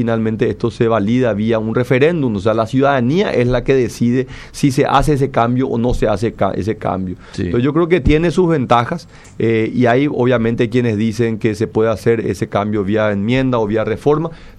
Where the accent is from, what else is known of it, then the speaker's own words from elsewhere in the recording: Paraguay; soy un paraguayo que está comprometido en la construcción de una sociedad más justa.